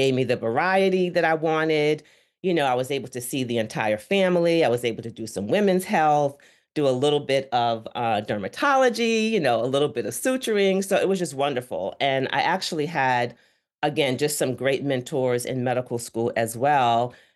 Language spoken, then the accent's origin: English; Brooklyn, New York, United States; But growing up in Brooklyn, New York, I lived with my grandparents.